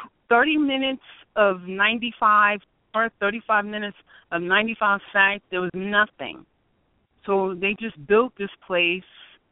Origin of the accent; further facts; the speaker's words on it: Newark, New Jersey, United States; I'm from Newark. I moved him out of Newark.